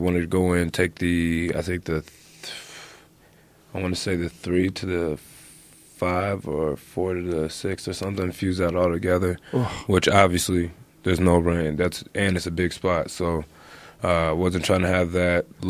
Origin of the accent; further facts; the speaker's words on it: Cincinnati, Ohio, United States; I grew up wrestling. I'm from Cincinnati, grew up wrestling.